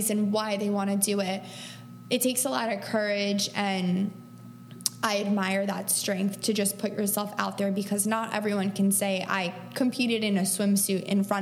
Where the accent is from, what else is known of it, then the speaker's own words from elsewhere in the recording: New Jersey, United States; women from all around New Jersey, my home state